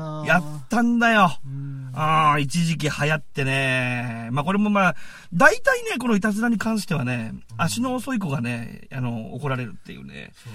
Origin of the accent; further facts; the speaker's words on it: Kurume, Fukuoka, Japan; 私はね、久留米市出身なんですけどもね。